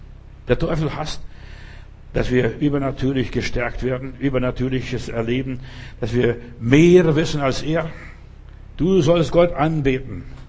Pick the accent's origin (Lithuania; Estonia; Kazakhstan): Lithuania; first language Lithuanian; German is a second language; moved away; Weißt du, ich bin jetzt so viele Jahre aus Litauen draußen, das war meine Muttersprache mal